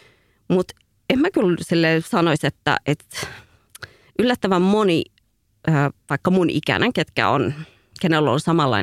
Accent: Northern Ethiopia, Ethiopia; born there; Finnish is a second language; mutta mun vanhemmat on eritrealaisia. Eli periaatteessa mä oon eritrealainen, mutta syntynyt Etiopiassa. Mutta mä oon syntynyt siis siellä Pohjois-Etiopiassa niinku vähän niin kuin siinä rajoilla, eli mun äidinkieli on sama kuin mitä on Eritreassa.

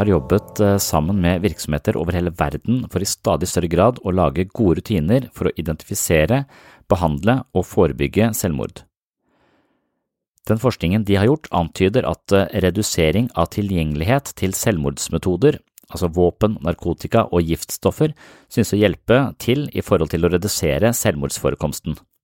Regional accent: Nøtterøy, Vestfold, Norway; en øy jeg nesten hadde utsikt til der jeg vokste opp på Nøtterøy

